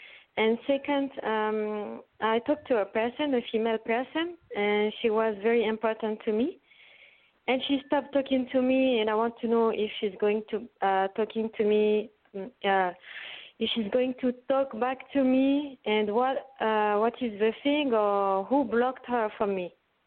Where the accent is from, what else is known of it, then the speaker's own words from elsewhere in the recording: northern France, France; Yes, I am in north of France.